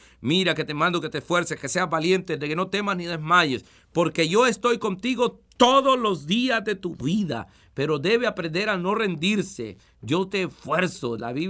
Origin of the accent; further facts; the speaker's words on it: El Salvador; En mi país hay un poema muy bonito, en El Salvador